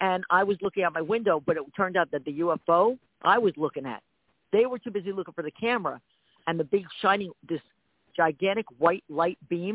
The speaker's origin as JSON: {"language": "English", "town": "Perth Amboy", "region": "New Jersey", "country": "United States", "tie": "born or raised there", "said": "because I grew up in Perth Amboy, New Jersey."}